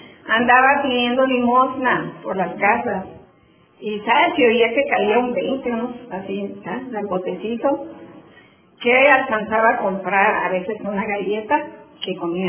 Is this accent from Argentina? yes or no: no; Mexico; born there; Miren, yo nací en México